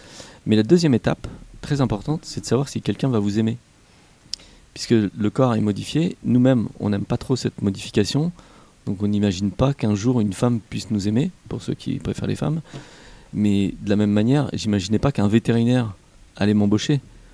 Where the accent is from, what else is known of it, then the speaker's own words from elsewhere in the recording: France; moi je suis français, donc tu sais, on a un système social, médical qui est très bien fait et très protecteur